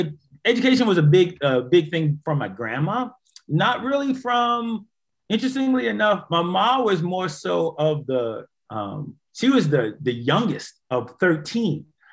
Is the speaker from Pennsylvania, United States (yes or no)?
no; New York City, New York, United States; I'm originally from Harlem, New York. I was actually born in Harlem Hospital.